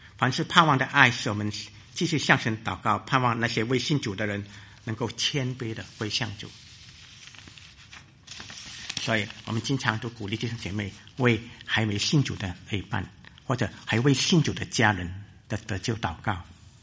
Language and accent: Chinese; China; 我们中国人有一句话说